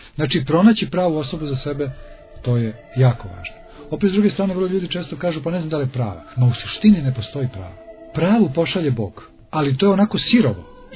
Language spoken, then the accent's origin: Serbian; North Macedonia; Ja sam, ne znam, iz Makedonije.